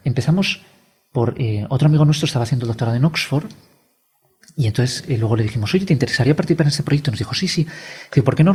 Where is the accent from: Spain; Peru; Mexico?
Spain